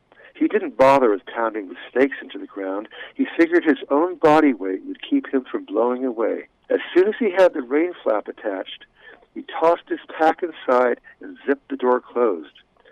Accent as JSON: {"language": "English", "town": "Hollywood", "region": "California", "country": "United States", "tie": "born or raised there", "said": "I grew up in Hollywood in the 19, I was born in 1945"}